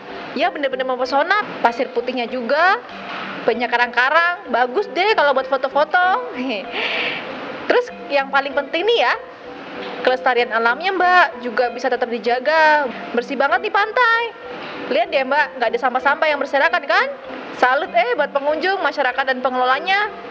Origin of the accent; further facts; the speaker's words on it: Ciamis, West Java, Indonesia; aku dari Ciamis.